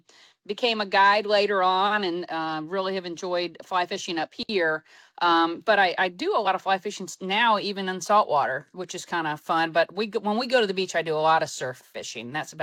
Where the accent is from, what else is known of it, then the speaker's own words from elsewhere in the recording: Palmetto, Florida, United States; Well, I grew up in a little town called Palmetto, and lived in a neighborhood with a whole bunch of boys and just got into sports.